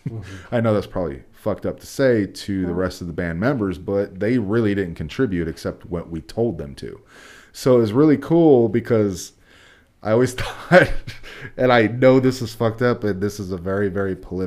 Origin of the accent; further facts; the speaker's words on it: West Coast, United States; And I still eat those because I'm from the West Coast.